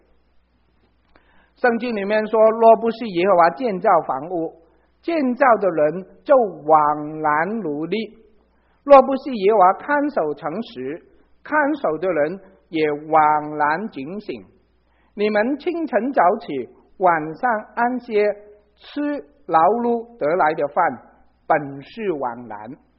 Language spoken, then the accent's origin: Chinese; Hong Kong; 我就特别留心香港，因为我在香港长大，香港人。